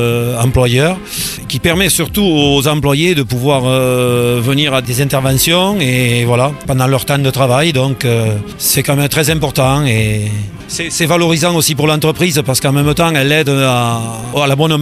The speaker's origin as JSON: {"language": "French", "town": "Fourcès", "region": "Occitanie", "country": "France", "tie": "born or raised there", "said": "Moi, je viens de Fourcès, j'ai toujours été ici et voilà."}